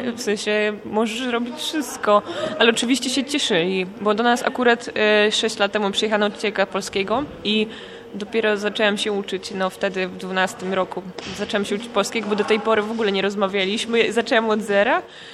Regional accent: Kazakhstan; Polish is a second language; moved away as an adult; now in Gdańsk, Poland; bo akurat jestem tą studentką z Kazachstanu i właśnie 3 lata temu przyjechałam

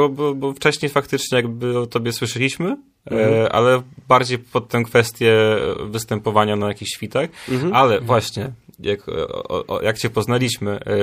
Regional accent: Podlaskie Voivodeship, Poland; moved away as an adult; now in Gdańsk, Poland; Ja jestem z Podlasia w ogóle i też jest, całe życie byłem na wsi, więc dopiero po tych de facto 19 latach, bo do Gdańska przyjechałem

